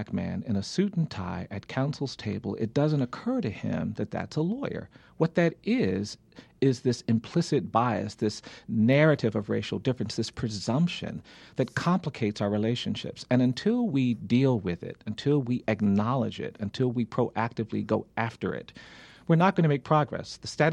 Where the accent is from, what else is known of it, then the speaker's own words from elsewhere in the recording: Montgomery, Alabama, United States; We've got 59 markers and monuments to the Confederacy in my hometown of Montgomery, and nary a word about slavery.